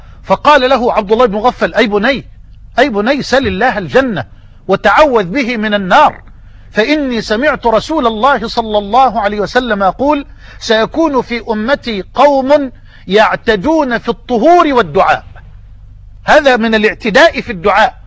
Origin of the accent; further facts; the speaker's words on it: Egypt; يعني بلغتنا في بلهجتنا في مصر حفان مية كده